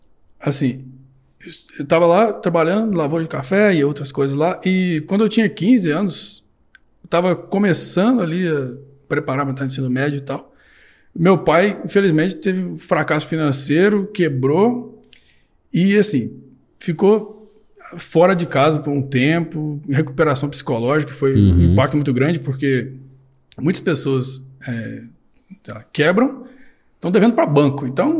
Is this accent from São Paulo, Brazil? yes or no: no; Rio de Janeiro, Brazil; no noroeste do Rio de Janeiro, né? Perto da divisa com Minas Gerais e Espírito Santo. Por isso que eu não tenho sotaque de carioca. Então, eu cresci lá